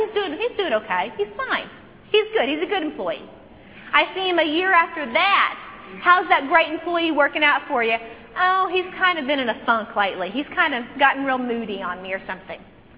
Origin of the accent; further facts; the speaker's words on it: Locust Grove, Oklahoma, United States; Now, in my hometown of Locust Grove, Oklahoma, the local auto mechanic is a guy named Pork Roland.